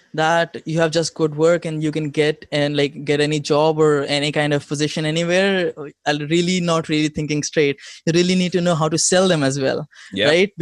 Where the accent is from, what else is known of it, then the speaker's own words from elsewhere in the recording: India; English is a second language; Okay, so I'm from India, currently living in New Delhi.